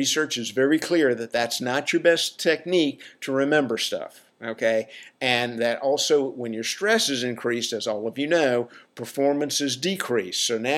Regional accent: the South, United States; I'm from the South, so I can slam it, okay?

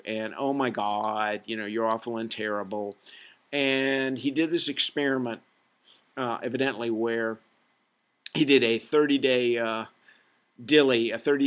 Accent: the South, United States; and I'm from the South, so I can talk about it, okay?

